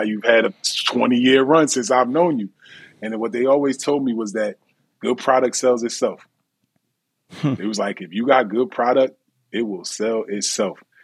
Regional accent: New Jersey, United States

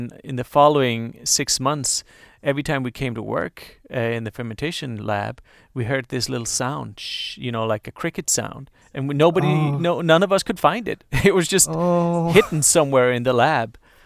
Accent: Denmark; Or since we're from Denmark, we always say that we have more

